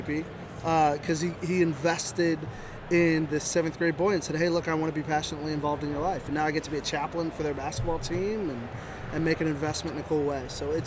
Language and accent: English; Kimberling City, Missouri, United States; I am from Kimberling City, Missouri. It's right there on beautiful Table Rock Lake.